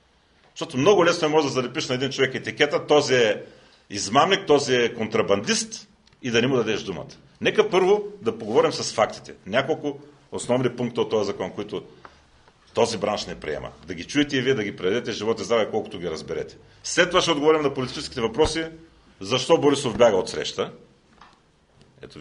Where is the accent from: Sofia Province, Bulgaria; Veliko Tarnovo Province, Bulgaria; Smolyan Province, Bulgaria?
Sofia Province, Bulgaria; Anton; От село Антон.